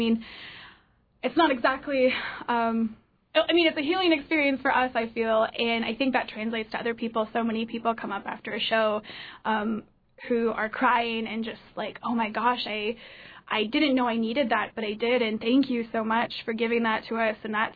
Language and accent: English; Wasilla, Alaska, United States; I'm from Wasilla.